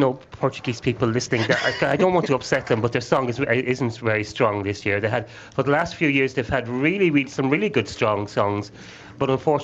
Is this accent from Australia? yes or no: no; Ireland; The song is, I shouldn't really say this as an Irish man, but I should be really here supporting … I have supported the Irish song as well.